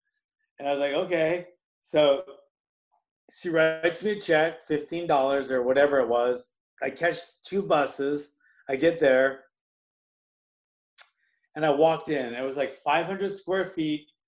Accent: Hawaii, United States; also born or lived in New York; I grew up in Hawaii and, I think moved there when I was like four.

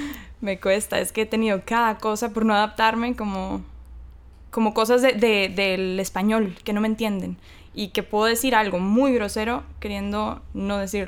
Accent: Mexico; now in Costa Rica; Soy mexicana, pronto seré tica.

